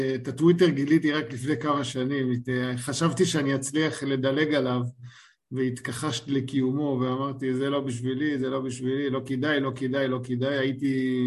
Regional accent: Holon, Tel Aviv District, Israel; אבל השורשים זה חולון, אני גדלתי בחולון, זאת העיר שלי, הרחובות שלי.

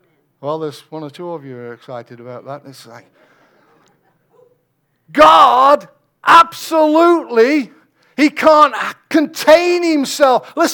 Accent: England, United Kingdom; It's like, look, I'm English, okay? And you know English people are very reserved.

